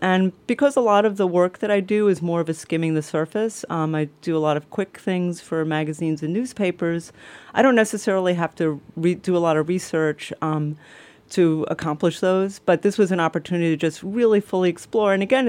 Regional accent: New York City, New York, United States; Well, I grew up in New York City, and I went to ironically, there's some specialized high schools in New York.

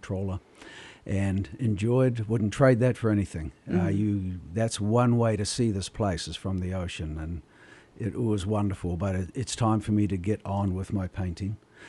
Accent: New Zealand; now in Sitka, United States; Well, I came here from New Zealand in 73 first, and went back for a year and moved here in 75. So I've been here a while. I've been calling Sitka home that long.

